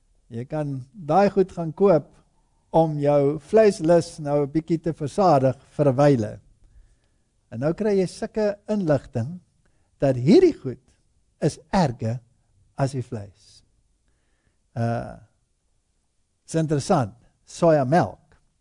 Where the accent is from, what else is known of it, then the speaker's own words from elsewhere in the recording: Germany; Is baie swaar vir my om dit te erken as 'n Duitser, maar ek moet sê, die Duitsers het hulle gedruk.